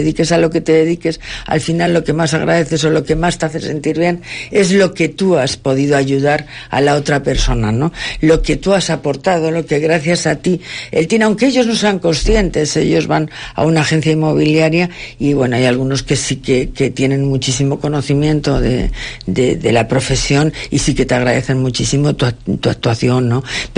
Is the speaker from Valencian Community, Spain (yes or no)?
no; Madrid, Community of Madrid, Spain; now in Santander, Spain; Me trasladé, yo soy de Madrid, me trasladé de Madrid a Santander